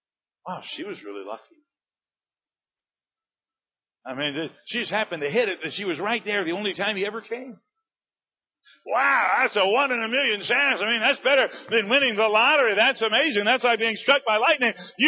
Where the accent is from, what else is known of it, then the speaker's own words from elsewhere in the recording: Detroit, Michigan, United States; also born or lived in Royal Oak; I grew up in Detroit from about second grade till, I think we moved to Royal Oak when I was in the ninth grade, lived in the city of Detroit.